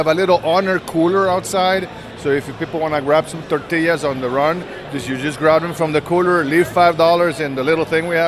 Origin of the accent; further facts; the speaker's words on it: Costa Rica; now in Vermont, United States; I'm originally from Costa Rica. Are you? Yeah, but I've been in Vermont since 2000 and in the States since 1992, so I've lived in the United States more than I lived in Costa Rica.